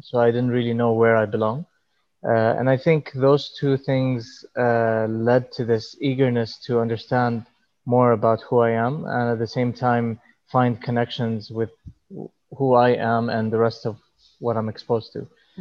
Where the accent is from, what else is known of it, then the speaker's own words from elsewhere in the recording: Dubai, United Arab Emirates; co-founder of Tamashi, and I'm from Dubai. I live in Dubai.